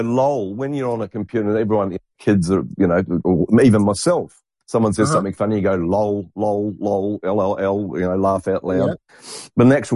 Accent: New Zealand; Well, here where I am now and where I grew up in New Zealand, as soon as you got into town

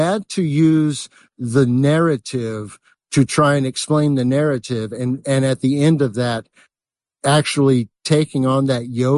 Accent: California, United States; grew up in California, bud. And there was no change at beach.

